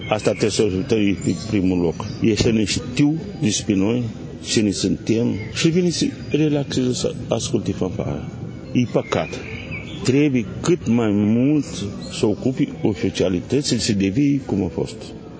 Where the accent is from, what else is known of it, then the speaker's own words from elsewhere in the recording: Chetriș, Bacău County, Romania; Noi suntem din Chetriș, de acolo ne tragem. Acolo satul a fost numai de muzicieni. Părinții mei și bunicii mei muzicieni.